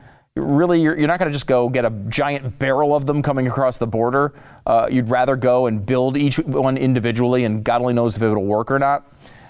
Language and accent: English; Connecticut, United States; I grew up in Connecticut. Nobody I knew really was a big gun guy.